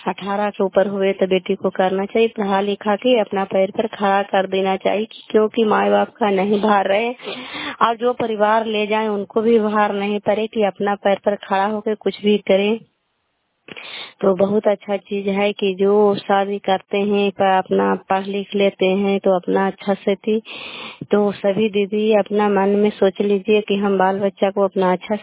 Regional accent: Kalyanpur, Bihar, India; घर कल्याणपुर वाली बेलछी पंचायत प्रखंड चंदी जिला नालंदा का निवासी हूँ।

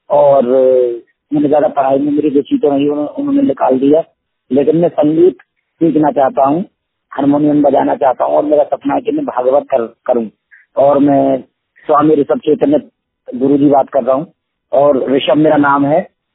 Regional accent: Aligarh, Uttar Pradesh, India; जिला अलीगढ़ से बिलोंग करता हूँ, तहसील इगलास कस्बा गोंडा डांटोली गांव।

